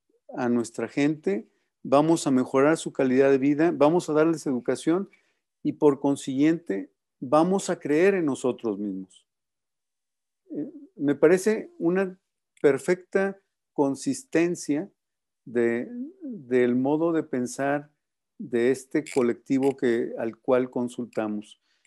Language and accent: Spanish; Mexico; desearle a esta gente que somos los mexicanos un mejor nivel de vida